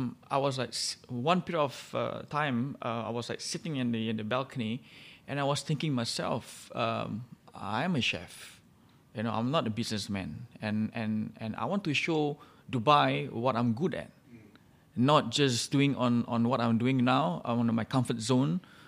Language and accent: English; Singapore; I think to show kids that, you know, I'm from Singapore and for them to know that this is the real Singaporean dish.